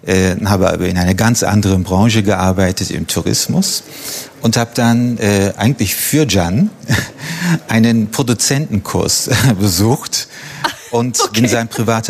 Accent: Istanbul, Turkey; moved away as an adult; now in Germany; Wir sind erst seit 2017 in Deutschland. Wir kommen aus Istanbul.

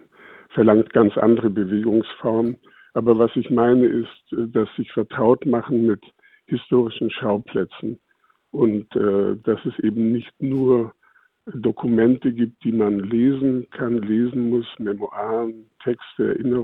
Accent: Southern Germany, Germany; Ich bin ja im Süden aufgewachsen. Ich war auf einer bayerischen Benediktinerschule.

